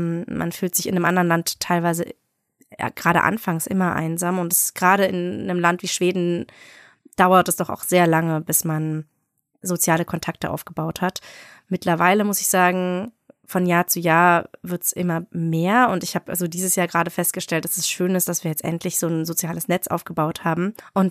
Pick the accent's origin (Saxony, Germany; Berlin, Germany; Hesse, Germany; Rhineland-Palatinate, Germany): Berlin, Germany; Ich muss sagen, ich komme ja aus Berlin